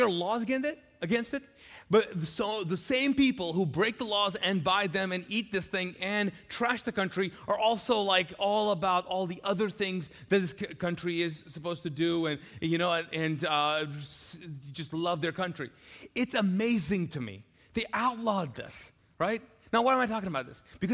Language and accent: English; Pakistan; Now I come from the Middle East, and I grew up in Pakistan, and I was visiting Pakistan several years ago